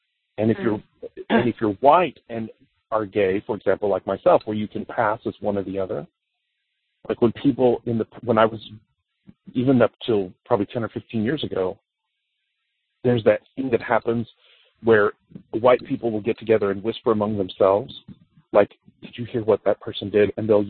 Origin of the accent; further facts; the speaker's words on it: the South, United States; I mean, I grew up in the South. I'm not hearing anything I haven't heard my entire life.